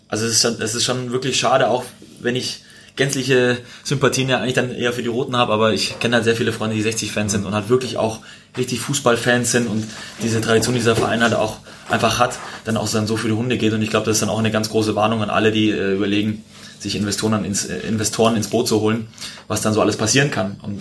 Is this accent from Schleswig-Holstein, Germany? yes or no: no; Munich, Bavaria, Germany; ich bin in München aufgewachsen